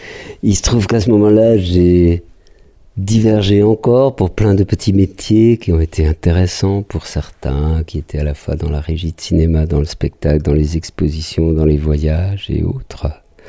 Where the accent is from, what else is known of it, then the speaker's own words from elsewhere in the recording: Munster, Grand Est, France; j'ai grandi en Alsace et puis j'ai fait ensuite mes années à Strasbourg pour la partie estudiantine de l'existence